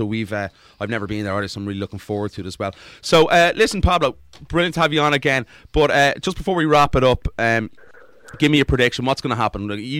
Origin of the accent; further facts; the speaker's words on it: Ireland; We're Irish.